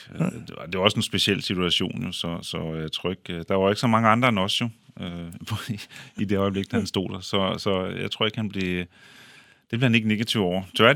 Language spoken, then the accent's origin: Danish; Aalborg, North Denmark Region, Denmark; I min tid i Aalborg, hvor jeg voksede op.